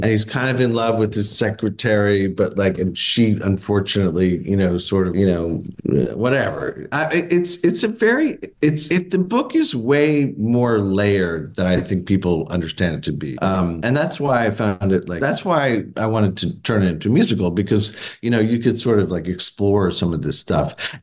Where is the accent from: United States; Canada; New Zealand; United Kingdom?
United Kingdom; Scotland; I'm Scottish and I'm Irish and I'm very self-deprecating.